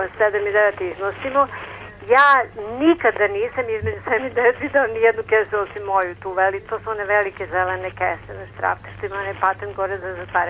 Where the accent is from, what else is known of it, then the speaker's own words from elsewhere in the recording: Belgrade, Serbia; Ja sam iz Beograda.